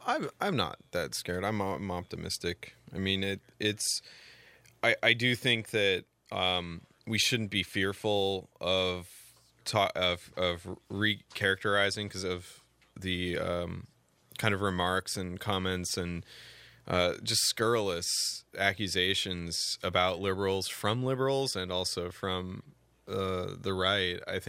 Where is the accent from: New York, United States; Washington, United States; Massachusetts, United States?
Washington, United States; Seattle; I only say that because I'm from the Northwest, and believe me, it does not take long to get out of Seattle and get really country really fast.